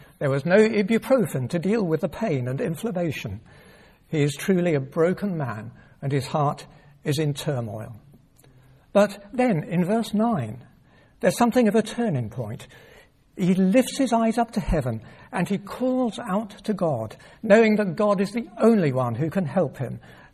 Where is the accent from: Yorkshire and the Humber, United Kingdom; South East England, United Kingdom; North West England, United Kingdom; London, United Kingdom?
South East England, United Kingdom; Dorking; when I was growing up in Dorking. We had a coal fire and a coal boiler in the kitchen.